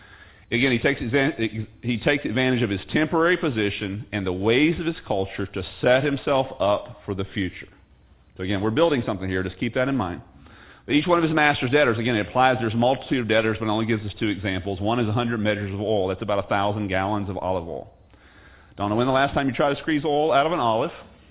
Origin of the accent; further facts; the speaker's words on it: England, United Kingdom; Well, I'm English